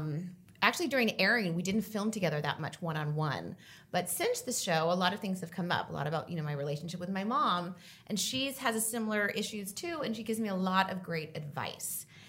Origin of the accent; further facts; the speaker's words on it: California, United States; because I grew up in Orange County